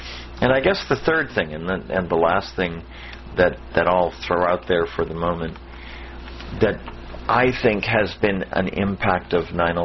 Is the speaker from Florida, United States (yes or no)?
yes; Miami, Florida, United States; Good evening. … from Miami, Florida, and it's a pleasure to have all of you with me.